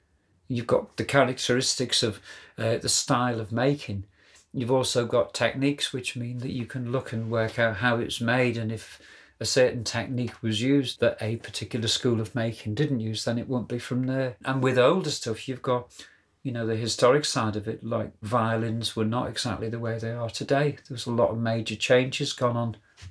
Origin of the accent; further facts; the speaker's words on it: North West England, United Kingdom; And it's red, and I'm a Scouser, so that's very good, isn't it, really? Yeah, I mentioned also I learned my music around Merseyside.